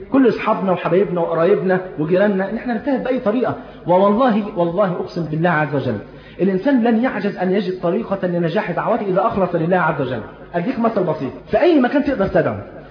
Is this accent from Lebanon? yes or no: no; Egypt; وما تستغربش كده انت عارف احنا عندنا في مصر هنا لحد وقت قريب جدا ايام جدي وجدك ما كانش يعرف التقويم برضه.